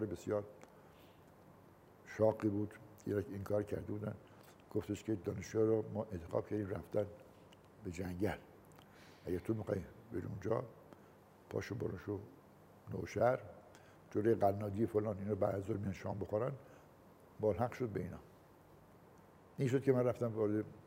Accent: Rasht, Gilan, Iran; گفتم من بچه رشتم

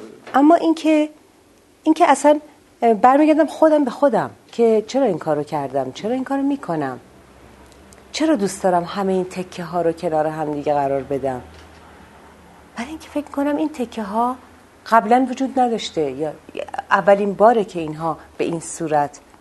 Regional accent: Iran; من ایرانیم و تو ایران ما از نظر عرفان و معنا چیزی کم نداریم

